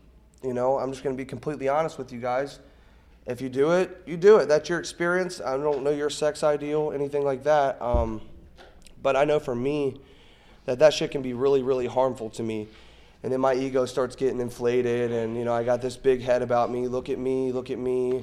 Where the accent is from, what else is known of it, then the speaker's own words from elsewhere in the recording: Florence, Kentucky, United States; I'm from Florence, Kentucky.